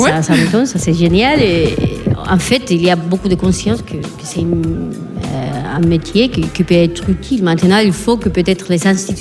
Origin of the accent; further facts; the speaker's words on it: Spain; moi je viens d'Espagne, mais en France c'est plutôt la même démarche